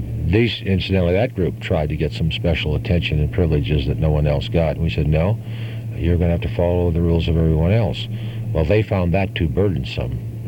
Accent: Oregon, United States; And yeah, I'm born and raised in Oregon, and of course my loyalty is to Oregonians, and I'm provincial, I might as well admit it.

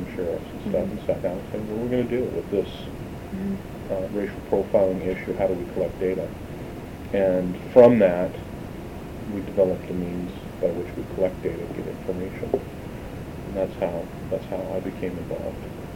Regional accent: Beaverton, Oregon, United States; I was raised in the Beaverton School District

